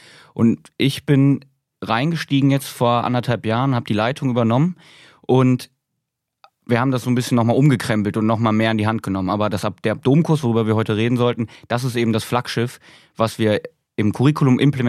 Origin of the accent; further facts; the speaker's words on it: North Rhine-Westphalia, Germany; ich komme aus dem Rheinland, da macht man das so.